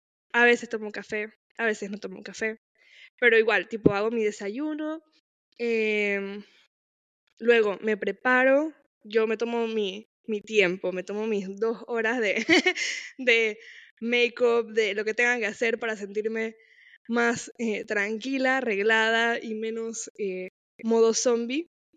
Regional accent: Panama; soy de Panamá, acabo de terminar mi curso en farmacia

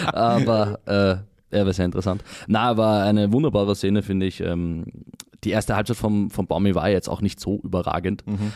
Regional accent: Austria; ich komme aus Österreich

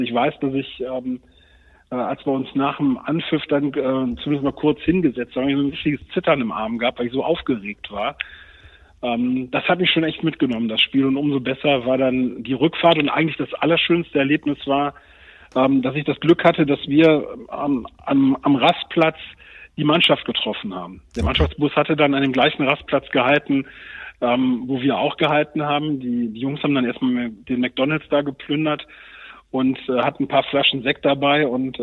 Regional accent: Uerdingen, North Rhine-Westphalia, Germany; also born or lived in Krefeld; Also ich bin ja zwar in Krefeld geboren, aber direkt nach der Geburt in Uerdingen aufgewachsen im Nordbezirk und war auf der Heinrichsschule in der Grundschule.

